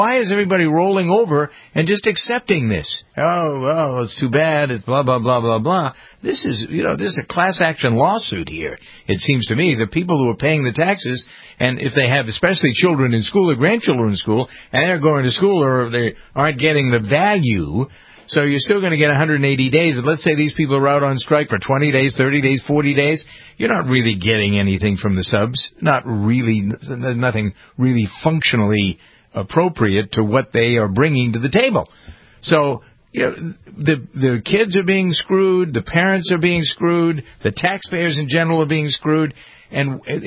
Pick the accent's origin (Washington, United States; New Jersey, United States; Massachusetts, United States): Massachusetts, United States; Framingham; I know we've had a big to-do in my hometown of Framingham about class size